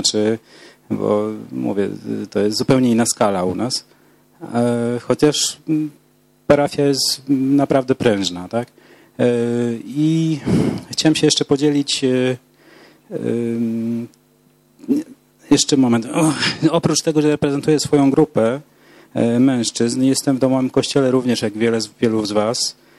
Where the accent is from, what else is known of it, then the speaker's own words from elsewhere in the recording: Kobyłka, Masovian Voivodeship, Poland; Jestem z Kobyłki, koło Warszawy, tam kierunek Wołomin, jakby ktoś był ciekawy.